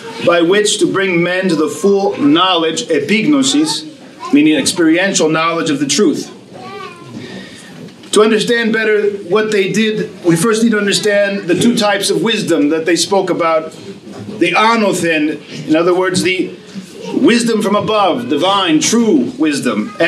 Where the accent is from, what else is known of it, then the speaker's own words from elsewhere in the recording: California, United States; And I am from the Bay Area, as you heard.